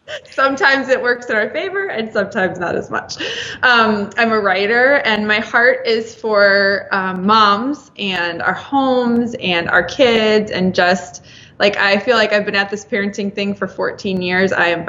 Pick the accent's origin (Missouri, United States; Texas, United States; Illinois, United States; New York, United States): Illinois, United States; Yeah, so I am here from the Chicago suburbs, and we have like this gorgeous day today, which is super rare in the month of January.